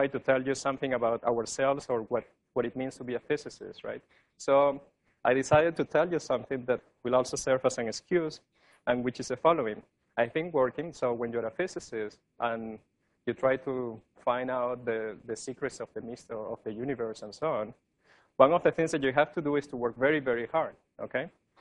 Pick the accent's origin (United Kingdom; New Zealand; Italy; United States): Italy; accent: Italian; English is a second language; moved away as an adult; So I don't know if you can sense my Italian accent, but in any case.